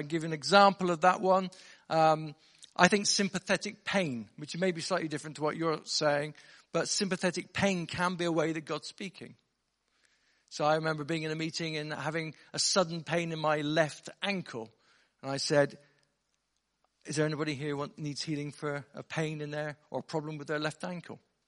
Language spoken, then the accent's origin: English; South West England, United Kingdom; I'm from Somerset, if you're wondering where the accent's from.